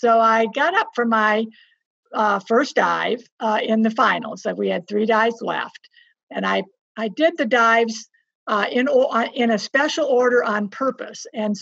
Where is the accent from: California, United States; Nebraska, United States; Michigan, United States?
Michigan, United States; Pontiac; You know, I grew up in Pontiac, Michigan, and I've really never been outside my state, my city, let alone my state.